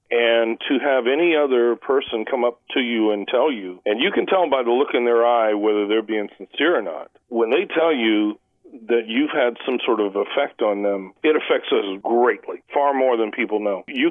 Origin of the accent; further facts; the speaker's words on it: Staten Island, New York, United States; also born or lived in Florida; You know, I was born in Florida, but we moved to New York. I was living in Staten Island when … came to America and did Ed Sullivan.